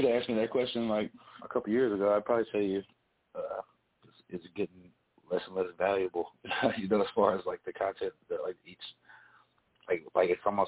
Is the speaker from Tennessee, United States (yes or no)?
yes; Tennessee, United States; that'd be really funny if I just put the, like a tire swing, because I'm from Tennessee, you know.